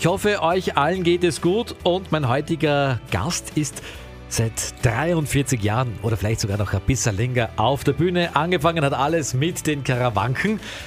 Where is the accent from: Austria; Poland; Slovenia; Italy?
Austria; wir Österreicher, wir lieben natürlich auch unsere Mundart.